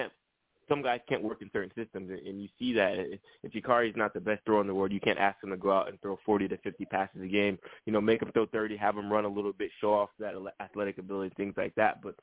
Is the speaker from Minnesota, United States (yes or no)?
no; Fort Myers, Florida, United States; Yep, born and raised in Fort Myers, Florida, about 2 hours on the West Coast, Southwest Florida.